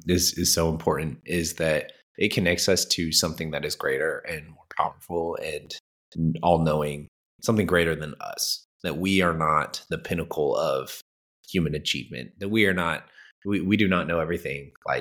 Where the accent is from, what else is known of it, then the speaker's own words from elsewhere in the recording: Redlands, California, United States; now in Italy; But when we are home, like my hometown of Redlands in California, there's a temple there in Redlands.